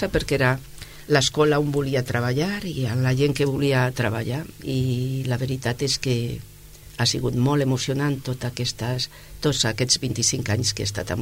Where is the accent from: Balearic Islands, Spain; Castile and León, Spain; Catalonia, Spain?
Castile and León, Spain; born there; vaig néixer l'any 1957 amb una vall molt maca que està envoltada de muntanyes a la província de Lleó. És de la comarca del Bierzo. És molt verd i està plena de rius. I allà farà ara 67 anys, al mes de desembre, que vaig néixer allà